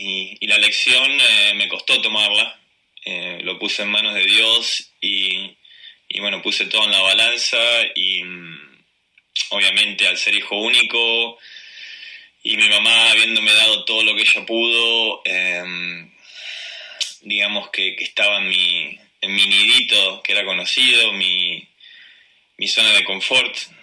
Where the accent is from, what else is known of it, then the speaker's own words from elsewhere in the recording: La Plata, Buenos Aires Province, Argentina; moved away as an adult; de salir de la Argentina ya a los 21 años y habiendo vivido la mayoría de mi infancia en Argentina, en Buenos Aires, en la ciudad de La Plata, que nos mudamos ahí cuando tenía 3 años